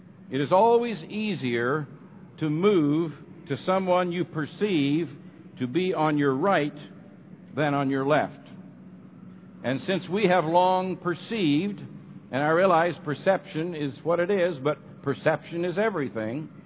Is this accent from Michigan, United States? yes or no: no; Goldfield, Iowa, United States; 90 of them use the term Church of Christ, as was the church that I was raised in Goldfield, Iowa.